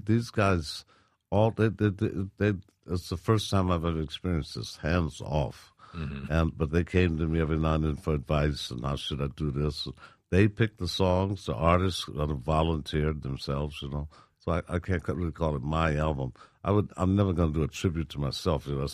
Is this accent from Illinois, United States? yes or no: yes; Chicago, Illinois, United States; because I'm from Chicago, and I had a switchblade through my hand at 7 years old nailed to a fence, so I know Chicago.